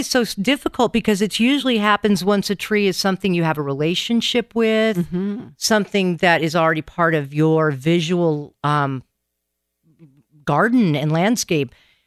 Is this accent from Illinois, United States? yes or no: no; Tacoma, Washington, United States; But I grew up here in the Puget Sound. I was North Tacoma, actually Old Town Rat, born and raised.